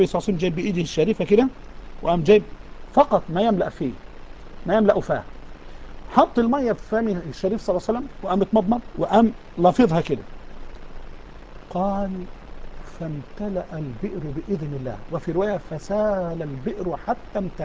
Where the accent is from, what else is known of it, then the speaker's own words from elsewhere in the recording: Egypt; عندنا في مصر